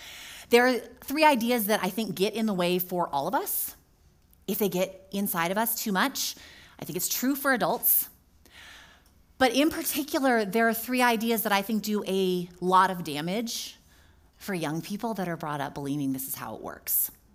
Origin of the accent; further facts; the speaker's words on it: California, United States; also born or lived in Chicagoland; I am from Southern California almost all my life. And we live, our family, by this little park. And one of the best things about coming home to Southern California after 5 years in the Chicagoland area